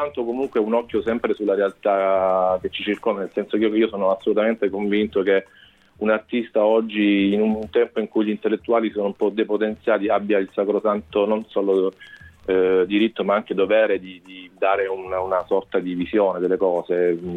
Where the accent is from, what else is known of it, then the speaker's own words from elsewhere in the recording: Sava, Apulia, Italy; Sì, c'è Giuseppe Doria, che è un altro nostro amico del mio paese d'origine, di Sava